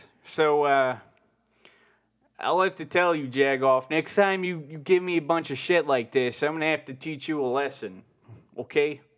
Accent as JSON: {"language": "English", "town": "Chicago", "region": "Illinois", "country": "United States", "said": "I'm from Bridgeport. Fucking Mayor Daly's from there, guy. Mayor Daly. Well, he's not mayor anymore, so whatever. I don't care. This is the fucking mean streets of Chicago."}